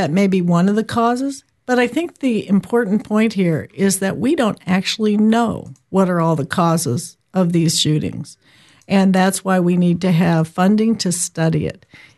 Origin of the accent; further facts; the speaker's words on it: New Mexico, United States; the hunters that I run into and talk to in my home state of New Mexico.